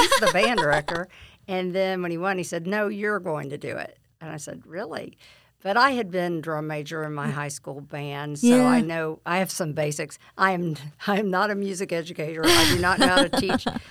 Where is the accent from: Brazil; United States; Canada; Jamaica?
United States; Lake Wales, Florida; both of my parents were very active when we were growing up in Lake Wales.